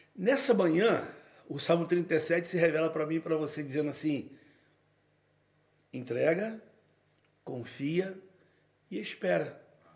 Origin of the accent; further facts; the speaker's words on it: Rio de Janeiro, Brazil; eu sou lá do Borel. E o Borel tem uma escola de samba chamada Unidos da Tijuca.